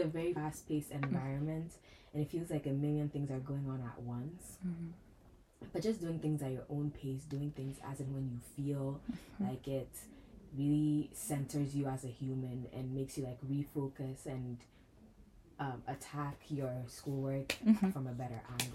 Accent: Ghana; now in United States; I am from Ghana, international student from Ghana. I'm class of 23.

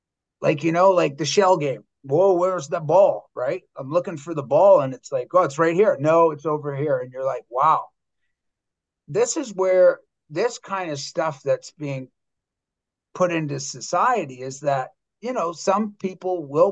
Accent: Vancouver, British Columbia, Canada; I'm from Vancouver is a little, it's a lot fast paced.

